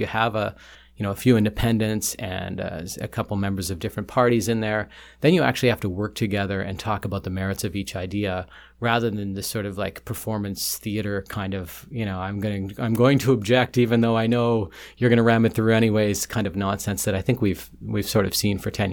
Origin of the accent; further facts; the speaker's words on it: Vancouver, British Columbia, Canada; also born or lived in Port Moody; now in Vancouver, Canada; I'm a single dad of five living in downtown Vancouver. I spent the little portion of my childhood growing up in East Van, and then I moved out to Port Moody before moving back downtown